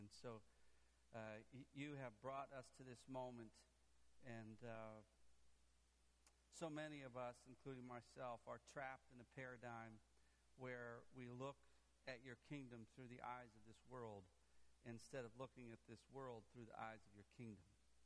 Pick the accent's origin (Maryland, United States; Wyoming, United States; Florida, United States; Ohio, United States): Wyoming, United States; born there; I was born in Wyoming, which means I'm an endangered species.